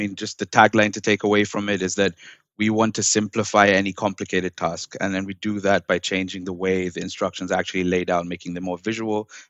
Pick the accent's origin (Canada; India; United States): India; I'm originally from India, but I'm just known as